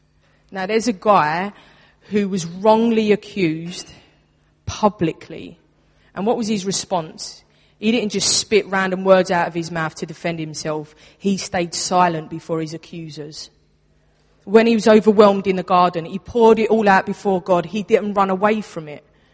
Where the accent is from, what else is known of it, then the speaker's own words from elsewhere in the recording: Bethnal Green, London, United Kingdom; I grew up in Bethnal Green.